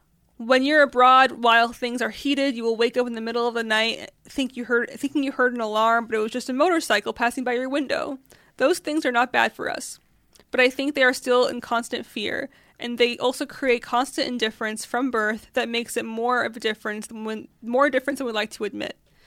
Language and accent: English; Israel; And I always feel like I'm scared to say I'm from Israel for two different reasons.